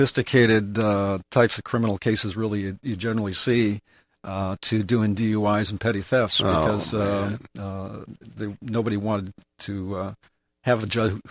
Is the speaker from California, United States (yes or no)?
yes; La Jolla, California, United States; I grew up in La Jolla, and it's kind of like if I grew up in Aspen, I'd be a skier. I grew up in La Jolla. I'm a surfer.